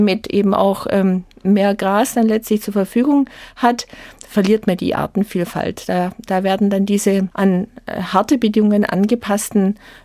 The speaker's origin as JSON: {"language": "German", "region": "Baden-Württemberg", "country": "Germany", "tie": "born or raised there", "said": "Ich bin auf der Schwäbischen Alb aufgewachsen."}